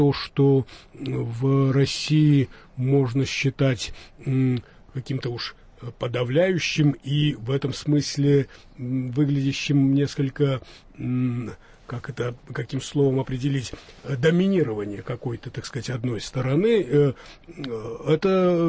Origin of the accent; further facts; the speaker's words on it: Georgia; Но в целом я ситуацию представляю как грузин